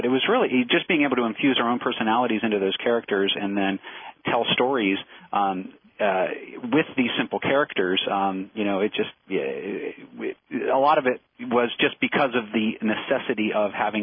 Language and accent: English; Colorado, United States; Both of us grown up, I was from Colorado, he was from Chicago